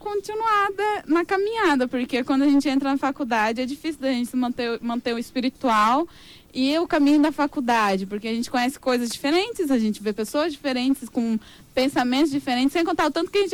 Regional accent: Jardim, Mato Grosso do Sul, Brazil; now in Dourados, Brazil; Eu sou de Jardim, mas eu resido aqui em Dourados faz 5 anos já.

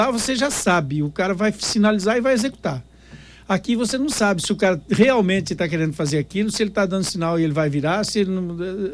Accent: Dourados, Mato Grosso do Sul, Brazil; parece que você não gosta de Dourados. Não, eu adoro, é minha terra, eu nasci aqui.

